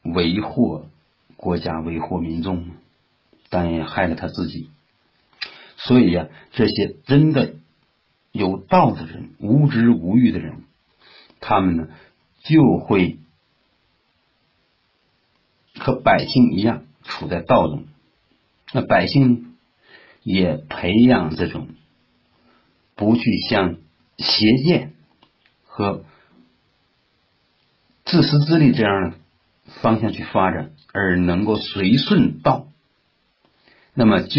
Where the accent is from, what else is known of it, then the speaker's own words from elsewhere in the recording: China; 所以西方有些东西我们中国人呢理解不了